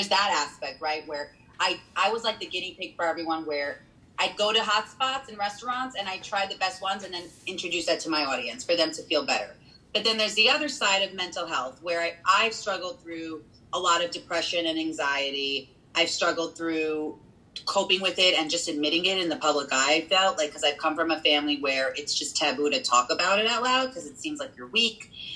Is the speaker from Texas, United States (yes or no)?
no; Brooklyn, New York, United States; now in Long Island, United States; I wasn't born and raised on Long Island. I was actually born and raised in Brooklyn and then moved to Long Island.